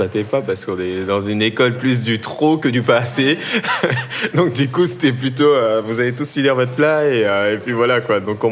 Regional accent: Tournan-en-Brie, Île-de-France, France; j'ai grandi dans le 77, en Seine-et-Marne, dans une petite ville qui s'appelle Tournon-en-Brie, donc en plein milieu de la Brie, comme le nom l'indique. Et donc j'ai grandi avec mes frères et sœurs, famille nombreuse. Je suis le sixième d'une famille de 9 enfants

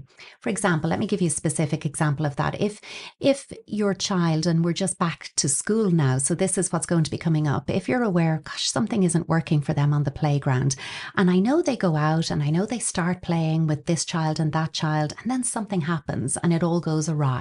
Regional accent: Ireland; you know, in Ireland, we're speaking English primarily to our children.

